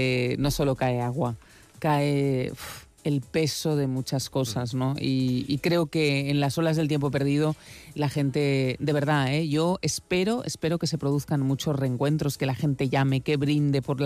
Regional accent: Catalonia, Spain; me fui a Lampurdá, que es mi tierra.

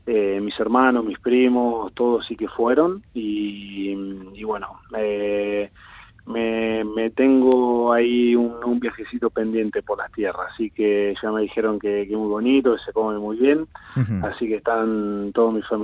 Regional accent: Arrecifes, Buenos Aires Province, Argentina; en Arrecifes, bueno, en la ciudad donde yo nací, me crié, hay una sociedad vasca bastante grande

